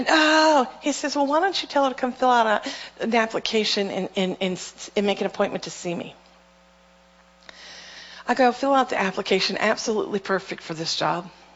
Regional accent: New Orleans, Louisiana, United States; moved away; also born or lived in Bulgaria; But when I moved to Bulgaria, I moved there literally 2 weeks before Katrina hit. I'm from New Orleans. My family lives in New Orleans.

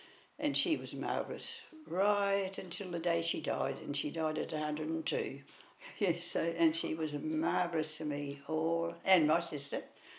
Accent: Broken Hill, New South Wales, Australia; born there; I was born in Broken Hill.

